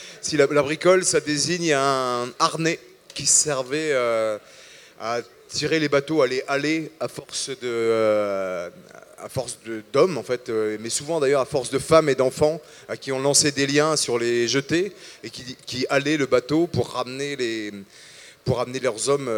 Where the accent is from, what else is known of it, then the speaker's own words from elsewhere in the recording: Boulogne-sur-Mer, Hauts-de-France, France; moi je suis natif de Boulogne-sur-Mer et d'une famille de dockers, de matelots et tout ça.